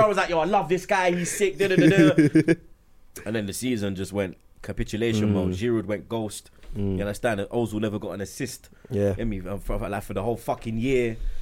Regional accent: London, United Kingdom; We're both from Marvelly as well.

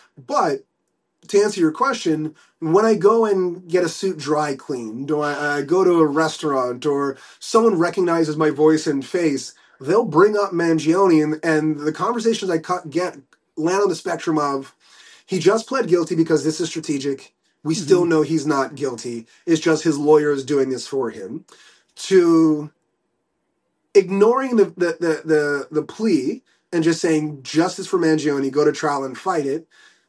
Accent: Canada; Like, if you want to listen to me about being Canadian or a father, I think I'm pretty knowledgeable there

